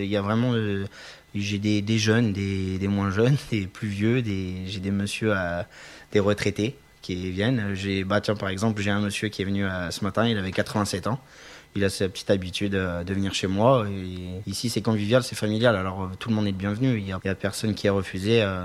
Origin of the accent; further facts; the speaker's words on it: Saint-Sauveur, France; Et en fait moi je suis originaire du coin, je suis originaire de Saint-Sauveur.